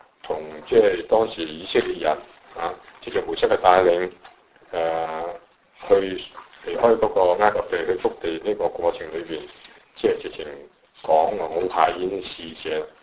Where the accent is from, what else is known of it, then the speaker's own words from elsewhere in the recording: China; 我哋中國人咧，知咩啊？和平係咩啊？